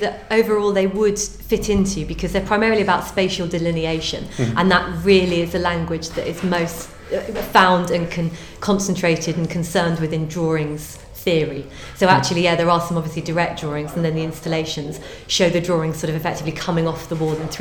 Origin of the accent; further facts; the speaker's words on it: Cambridge, East of England, United Kingdom; I grew up in Cambridge. So I did my foundation at CRC, and then after that got onto a course in London, and I've only just moved back to Cambridge